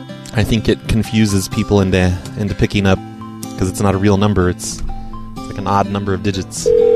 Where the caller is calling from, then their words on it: New York, United States; Maybe it's because I'm calling from New York.